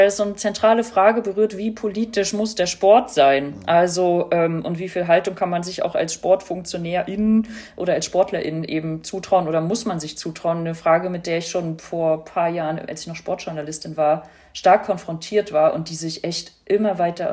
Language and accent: German; East Germany, Germany; weil ich ja als Ossi auch einen Hang in die Richtung habe